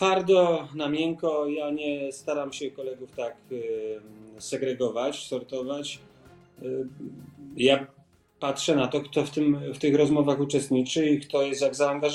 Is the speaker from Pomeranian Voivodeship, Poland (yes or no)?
no; Kraków, Lesser Poland, Poland; Ja kocham Nową Hutę, jestem pochodzę z niej, więc trudno z swojej tożsamości rezygnować.